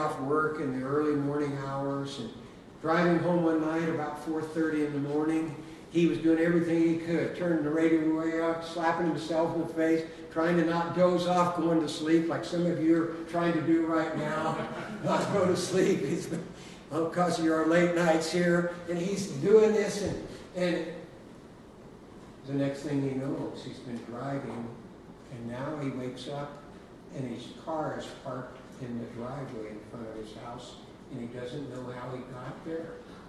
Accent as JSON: {"language": "English", "town": "Amarillo", "region": "Texas", "country": "United States", "tie": "born there", "also_born_or_lived": "Colorado", "said": "I was born in Amarillo, Texas, at a very early age. Dad was a farmer, my wife's dad's a farmer. And we moved to Texas, from Texas to Colorado when I was just about 1 year of age"}